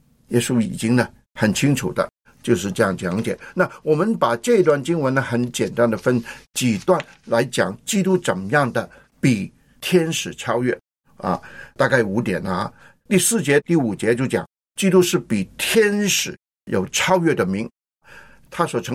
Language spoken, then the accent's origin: Chinese; China; 那我想我们中国人对这个概念就比较容易接受了啊